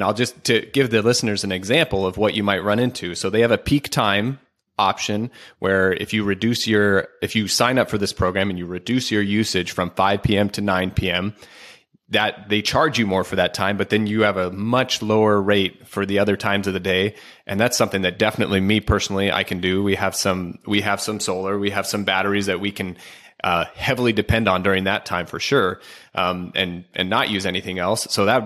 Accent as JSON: {"language": "English", "region": "Oregon", "country": "United States", "said": "And I'm from Oregon, and I just about died the first time I went down there."}